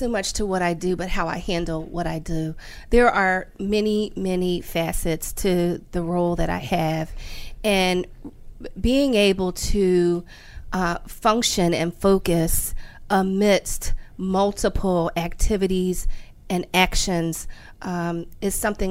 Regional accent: Philadelphia, Pennsylvania, United States; I grew up in West Philadelphia.

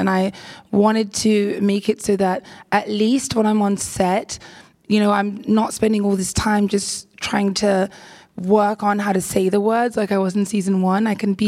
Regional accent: Jamaica; Like, I'm Jamaican. Any Jamaicans in the audience? No. We're in California.

